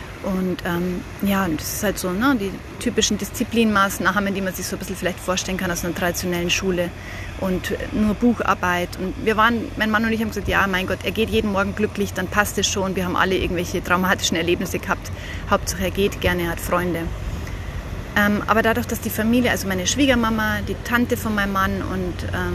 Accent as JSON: {"language": "German", "country": "Germany", "moved": "as an adult", "said": "nach Deutschland zurückgehe mit den Kindern und auch wieder in meine Heimat stand und genau"}